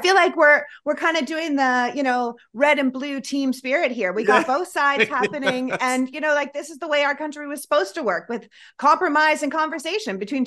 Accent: Toronto, Ontario, Canada; moved away as an adult; now in United States; I moved originally from Toronto to New York, and I was there during 9/11.

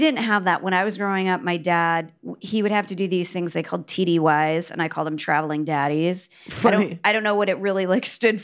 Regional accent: Virginia, United States; born there; also born or lived in Japan / Nebraska / St. Louis; So we were in Virginia and then I was born in Virginia and then we moved to Nebraska.

